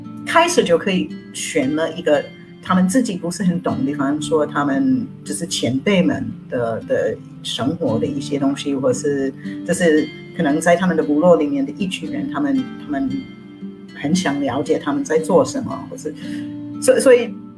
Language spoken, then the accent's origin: Chinese; United States; Chinese is a second language; now in Taiwan; 就是像我是美国人，然后到台湾来，首先需要学习语言